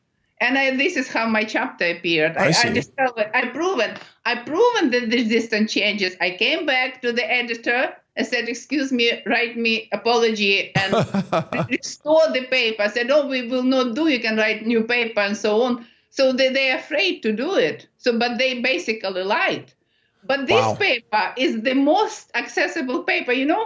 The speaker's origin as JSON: {"language": "English", "country": "Ukraine", "tie": "born there", "second_language": "English", "moved": "yes", "said": "I was born in Ukraine, in the former Soviet Union, but everything was suppressed."}